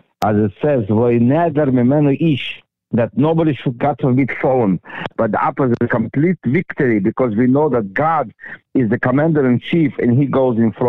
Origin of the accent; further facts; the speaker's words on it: Russia; born there; English is a second language; I will be so much good in English, people not believe I was born in Russia.